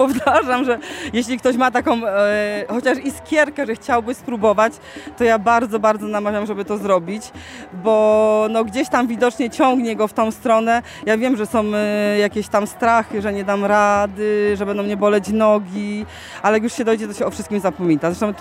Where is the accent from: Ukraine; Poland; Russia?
Poland; Zbiersk, Greater Poland Voivodeship; bo jestem z parafii ze Zbierska, z parafii świętej Urszuli.